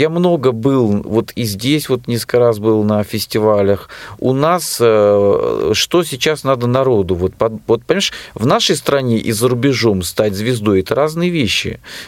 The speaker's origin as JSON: {"language": "Russian", "town": "Rostov-on-Don", "region": "Rostov Oblast", "country": "Russia", "said": "вот, ты знаешь, говорят, Ростов-на-Дону, я же из Ростова-на-Дону, вот, джазовый город."}